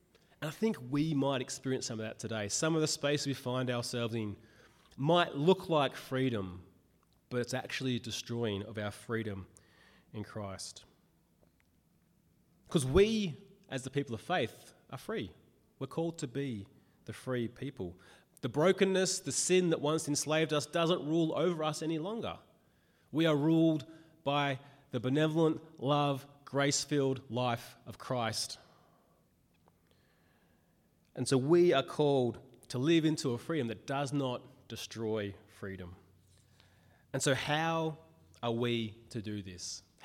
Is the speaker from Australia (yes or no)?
yes; Australia; If anything, as an Australian culture, we're encouraged to do whatever we want and have whatever we want when we want it, which is right now or yesterday.